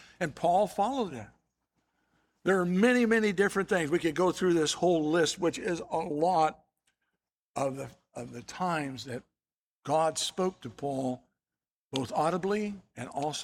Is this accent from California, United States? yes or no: yes; California, United States; You know, I'm from Southern California. That's the spiritual Disneyland of California, in case you didn't know it.